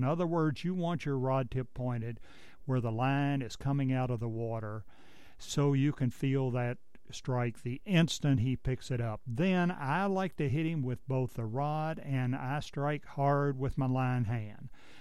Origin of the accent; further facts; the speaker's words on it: Edinburg, Virginia, United States; As a youngster growing up in Edinburgh in the 40s and 50s, I remember the serious bass fishermen taking their vacations at this time of the year.